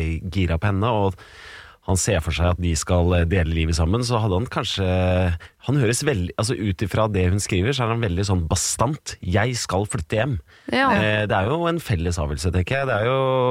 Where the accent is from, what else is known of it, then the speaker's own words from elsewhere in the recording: Hamar, Innlandet, Norway; altså jeg kommer fra Hamar, jeg kommer fra Innlandet selv